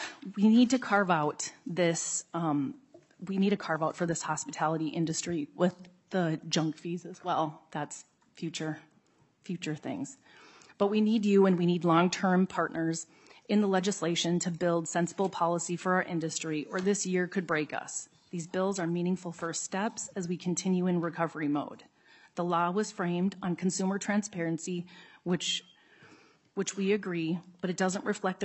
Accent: Minnesota, United States; born there; I was born in Minnesota and own the Finnish Bistro on Como Avenue in St. Paul for 13 years this Friday.

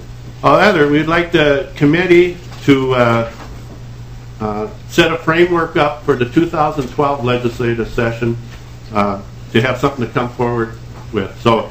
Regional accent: Grove City, Minnesota, United States; We had a senator from my hometown, the Grove City, went to my church

